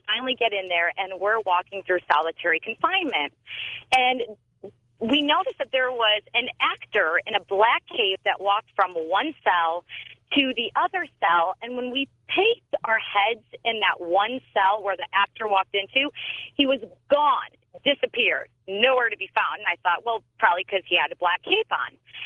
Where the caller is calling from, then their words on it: Cleveland, Ohio, United States; Cleveland, Ohio.